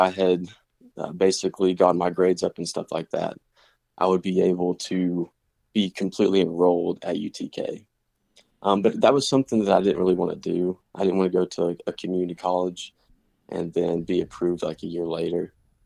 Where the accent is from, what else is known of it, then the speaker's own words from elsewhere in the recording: Crossville, Tennessee, United States; So I'm from Crossville, Tennessee. So really not that far from Tech.